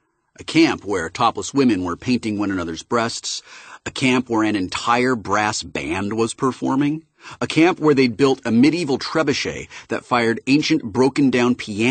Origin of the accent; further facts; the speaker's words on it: San Francisco, California, United States; After all, I grew up in San Francisco, the place with the largest concentration of burners in the world.